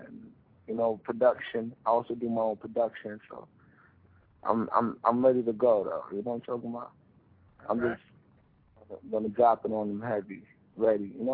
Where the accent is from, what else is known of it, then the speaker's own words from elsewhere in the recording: Brooklyn, New York, United States; But, you know, I'm from Brooklyn, so, you know, it's … you know what I mean … all them type of artists I really grew up on.